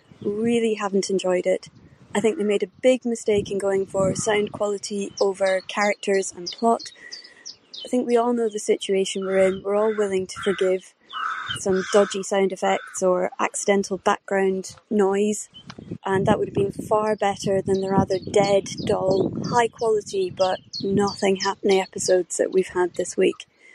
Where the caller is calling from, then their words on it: Ireland; here from sunny Ireland